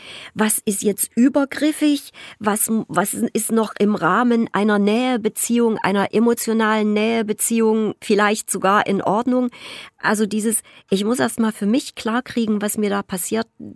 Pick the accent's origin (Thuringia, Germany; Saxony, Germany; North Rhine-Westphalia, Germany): Thuringia, Germany; Erfurt; Olli, du und ich, wir sind Erfurter